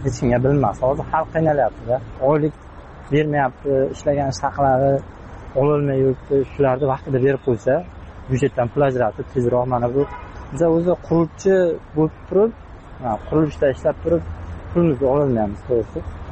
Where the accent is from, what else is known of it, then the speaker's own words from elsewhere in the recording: Kashkadarya Region, Uzbekistan; Bizlar o'zim Qashqadaryodanman.